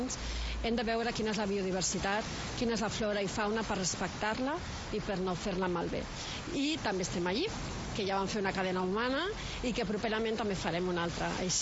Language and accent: Catalan; Tarragona, Catalonia, Spain; això és Costa Daurada, som els ciutadans de Tarragona.